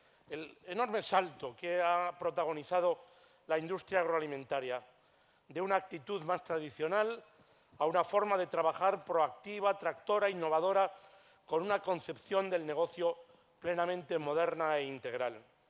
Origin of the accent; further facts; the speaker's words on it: Castile and León, Spain; un buque insignia de la industria agroalimentaria de mi tierra, de nuestra tierra, de la tierra de Don Tomás, de Castilla y León